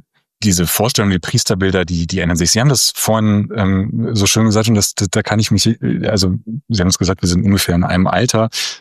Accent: Lower Saxony, Germany; in meiner Heimat im Emsland

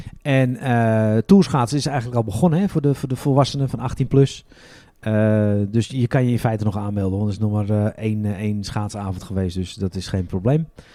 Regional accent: Amsterdam, North Holland, Netherlands; Ik kom uit Amsterdam.

